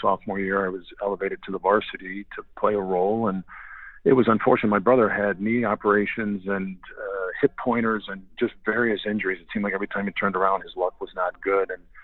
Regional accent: Chicago, Illinois, United States; born there; also born or lived in Atlanta, United States / Columbus, United States; Well, I was born here in the Chicagoland area, and my dad's job changed a few different times.

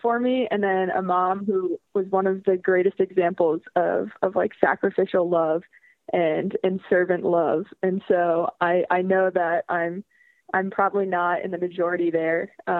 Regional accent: Barnstable, Massachusetts, United States; Yeah, I grew up in Barnstable, Massachusetts, which is on the Cape, usually known for its vacation spots, but I grew up living there all year round.

